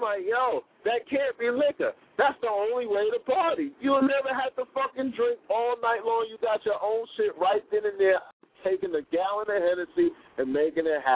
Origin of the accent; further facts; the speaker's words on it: New York, United States; I'm from New York, you know what I mean?